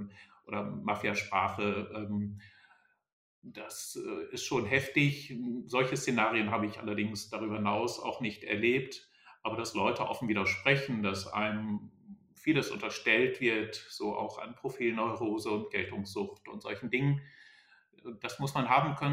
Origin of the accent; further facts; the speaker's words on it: Lower Saxony, Germany; Ich war eben im Oldenburger Land in meiner Heimat.